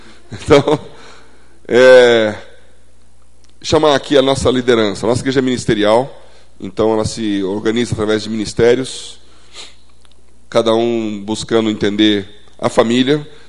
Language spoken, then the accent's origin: Portuguese; São Paulo, Brazil; born there; de São Paulo e nasci na Avenida Paulista. Então, paulista, paulistano.